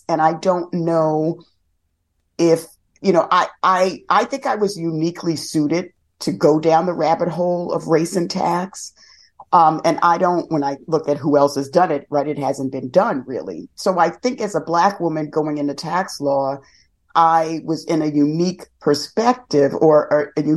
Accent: New York City, New York, United States; I grew up in the South Bronx. I deal a Black woman academic.

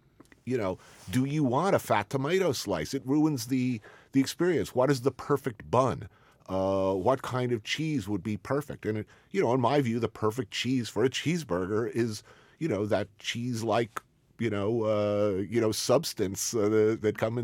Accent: Chicago, Illinois, United States; And I said, look, Mr. President, as a Chicagoan, as a true Chicagoan, is it ever acceptable to put ketchup on a hot dog?

